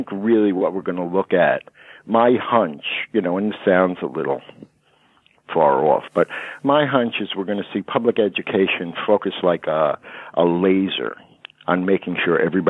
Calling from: Brooklyn, New York, United States; I'm calling from Brooklyn, New York.

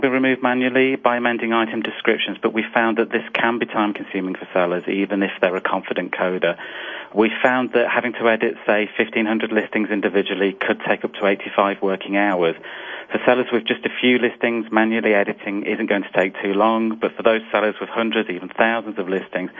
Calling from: United Kingdom; I'm calling from the UK.

